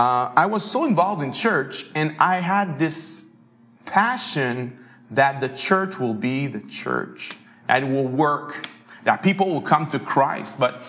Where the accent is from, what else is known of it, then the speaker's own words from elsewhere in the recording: Trois-Rivières, Quebec, Canada; English is a second language; Grew up in a city called Trois-Rivières. It's about 2 hours from Montreal.